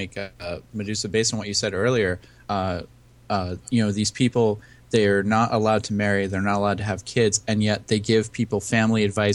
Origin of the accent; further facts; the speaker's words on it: New York, United States; I mean, I'm a New Yorker. I live in upstate New York, and I go down to the city pretty often.